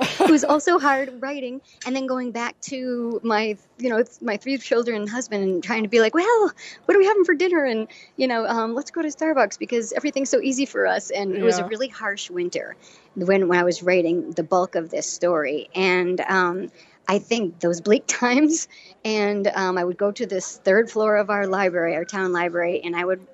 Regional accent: Ireland; even though I'm Irish, this is probably the biggest thing I learned

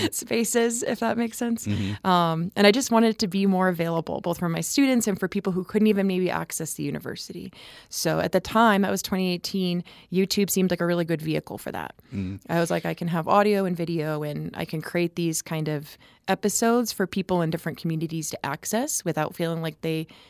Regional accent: Troy, Michigan, United States; moved away as an adult; I was raised in Troy, Michigan. It's a suburb about 30 minutes outside of Detroit, so in the Metro Detroit area. And I left at 22 to get my master's degrees

